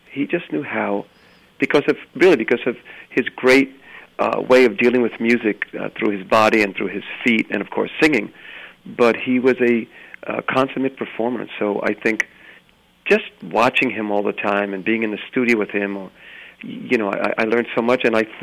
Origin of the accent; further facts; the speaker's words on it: New York, United States; So that's a pretty vivid scene in my head when I think about growing up in New York.